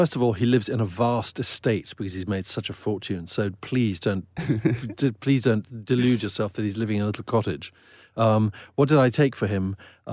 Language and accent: English; Eswatini; when I was a teenager in the 70s, growing up in Swaziland.